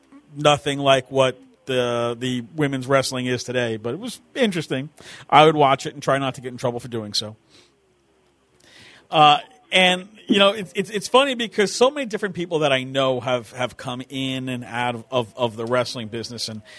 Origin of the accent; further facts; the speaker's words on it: New York, United States; I grew up in New York and, you know, you'd watch it on Saturday mornings.